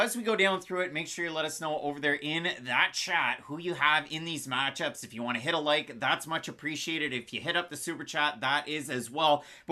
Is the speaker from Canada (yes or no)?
yes; Canada; We grew up in Canada. And as a young Canadian who listened to the radio all the time